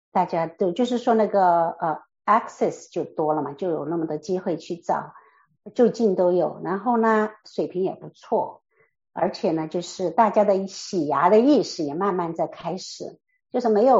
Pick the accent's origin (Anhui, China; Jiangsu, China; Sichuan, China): Sichuan, China; 我老家在四川，我从华西毕业的